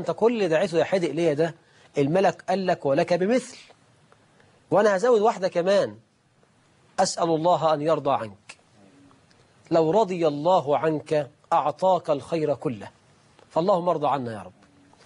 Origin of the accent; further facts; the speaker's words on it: Egypt; وإحنا في أمثالنا كمصريين بنقول